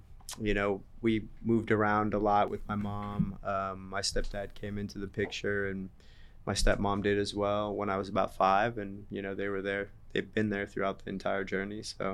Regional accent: California, United States; I'm originally from the Bay Area, like I mentioned. Grew up in a split household. Parents never married. Dad's from Eastern Europe, came here as a refugee to the States. Mom's from LA.

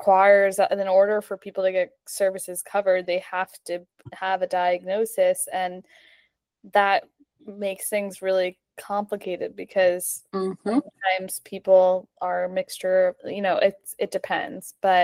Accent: New Jersey, United States; when we do say we're from Jersey

